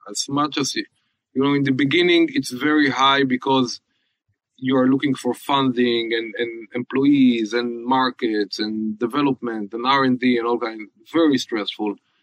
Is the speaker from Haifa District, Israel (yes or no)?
yes; Haifa, Haifa District, Israel; I'm from Haifa.